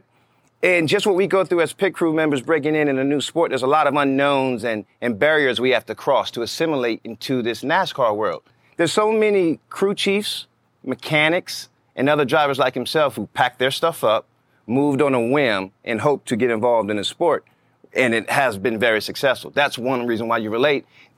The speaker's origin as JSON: {"language": "English", "town": "Atlanta", "region": "Georgia", "country": "United States", "said": "Knew I was from Atlanta."}